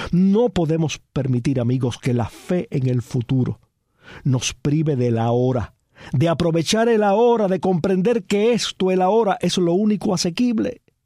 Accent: Cuba; Los cubanos, como cubanos no podemos abandonar la esperanza

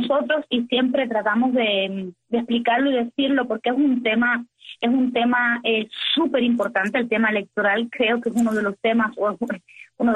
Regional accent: Cuba; como cubana viviendo y sintiendo esta situación

